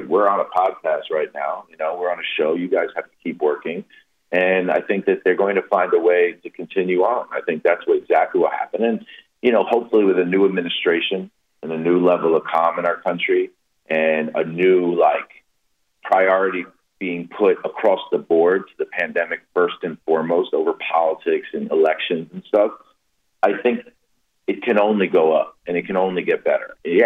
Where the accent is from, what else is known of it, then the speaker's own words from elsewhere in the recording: New York City, New York, United States; But no, I grew up in New York City. I'm an avid sports fan.